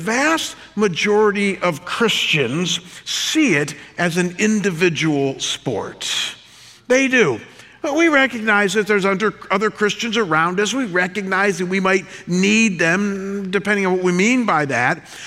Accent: Ohio, United States; In my hometown, I grew up in a town of about 4,000 people outside of Cleveland, Ohio.

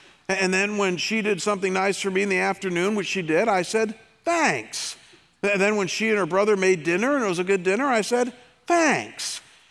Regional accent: United States; I mean, we are so American and so soft and so spoiled at times.

